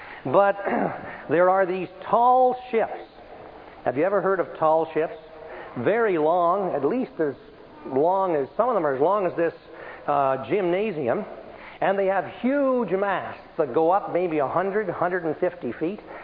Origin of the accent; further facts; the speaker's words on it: Nova Scotia, Canada; But you know, I come from Nova Scotia. I don't think there's very many people here from Nova Scotia.